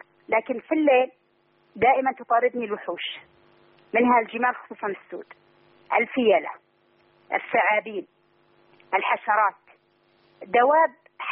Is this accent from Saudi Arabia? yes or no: yes; Saudi Arabia; أنا من السعودية يا شيخ.